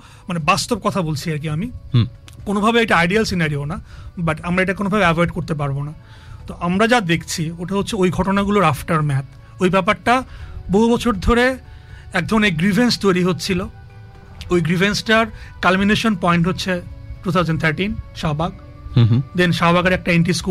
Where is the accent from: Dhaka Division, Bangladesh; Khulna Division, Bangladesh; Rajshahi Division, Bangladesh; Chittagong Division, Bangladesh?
Chittagong Division, Bangladesh; Chittagong; also born or lived in Sylhet; আমি চিটাগাংয়ে বড় হয়েছি, আমাদেরকে মানে আমরা যারা চিটাগাংয়ের বাইরে থেকে এসে চিটাগাংয়ে বড় হয়েছি তাদেরকে বলা হতো বইঙ্গা